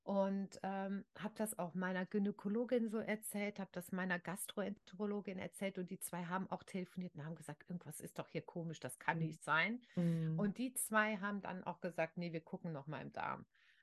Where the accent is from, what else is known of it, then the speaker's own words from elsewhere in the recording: Rhineland, Germany; Bei uns im Rheinland war dann auch Karneval.